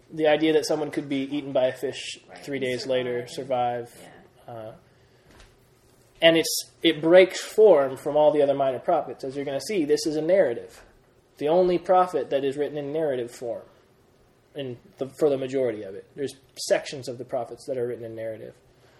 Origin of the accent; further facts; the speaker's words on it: Greece; accent: Greek; Yeah, my Greek accent got mixed up with my Hebrew accent.